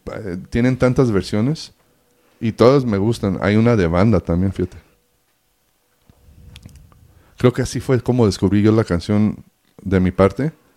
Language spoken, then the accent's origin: Spanish; Lake Tahoe, California, United States; also born or lived in El Paso; Porque en Lake Tahoe, a los 5 años, teníamos en California las clases bilingües. Y yo aprendí español en la casa primero. No sabía nada de inglés.